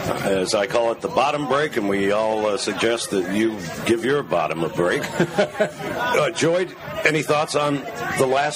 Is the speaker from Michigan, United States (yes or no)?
yes; Detroit, Michigan, United States; I grew up in Detroit, and we used to go over to Windsor across the bridge or the tunnel, and I've had poutine.